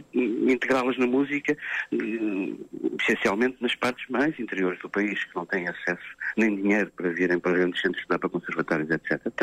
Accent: Lisbon, Portugal; todos crescemos ali numa filarmónica, nos Olivais, aqui à beira de Lisboa.

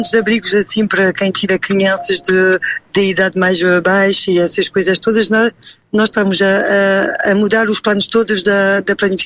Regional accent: Pombal, Centro, Portugal; also born or lived in Valença do Minho; Eu sou de Pombal e de Valença do Minho.

